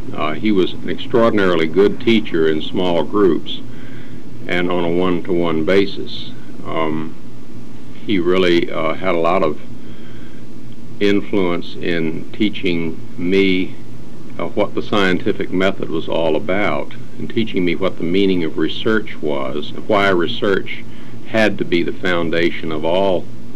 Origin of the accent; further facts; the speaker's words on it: South Carolina, United States; born there; accent: southern; I was born in South Carolina.